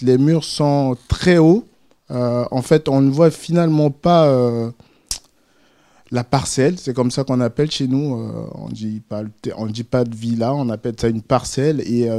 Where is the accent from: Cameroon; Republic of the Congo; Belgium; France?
Republic of the Congo; Brazzaville; also born or lived in Luanda; moi, je viens du Congo-Brazzaville. J'ai vécu à Brazzaville et ensuite j'ai vécu à Luanda aussi.